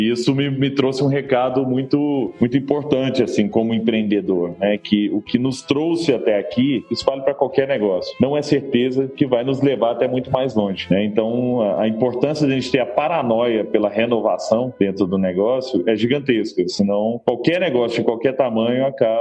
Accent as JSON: {"language": "Portuguese", "town": "Araguari", "region": "Minas Gerais", "country": "Brazil", "tie": "born there", "said": "E ele acabou indo para Araguari, que é onde eu nasci, né, no Triângulo Mineiro"}